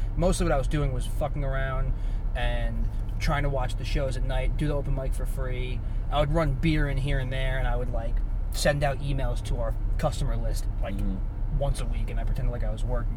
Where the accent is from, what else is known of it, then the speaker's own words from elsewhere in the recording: New Jersey, United States; No. I'm from Jersey, born and raised, unfortunately.